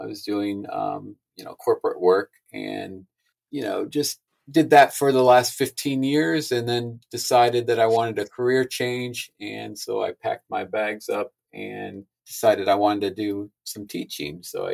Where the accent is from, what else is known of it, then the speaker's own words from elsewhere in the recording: the Carolinas, United States; also born or lived in Illinois; I grew up actually, I spent most of my teenage and years in North and South Carolina. I was born in Illinois, though, moved to the Carolinas probably around the age of 10.